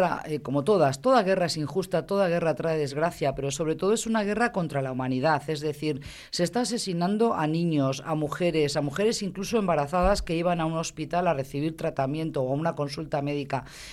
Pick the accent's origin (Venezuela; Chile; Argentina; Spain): Spain; Arrasate, Basque Country; also born or lived in Vitoria-Gasteiz / Montevideo; yo soy de Arrasate, nací en Gasteiz, como mucha gente de Arrasate, pero bueno, hace poquito que he regresado a Euskadi, prácticamente 2 años. Estaba residiendo en Montevideo, en la capital de Uruguay